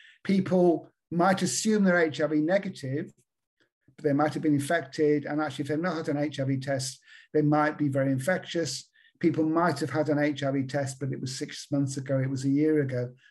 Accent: Birkenhead, North West England, United Kingdom; When I was growing up in the 50s and 60s, I'm from Birkenhead in Merseyside

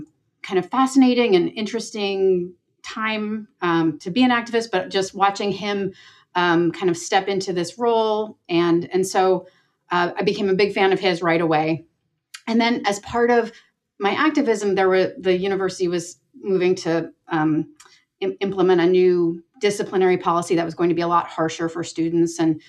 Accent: New Jersey, United States; I did. I grew up in Monmouth County near Asbury Park.

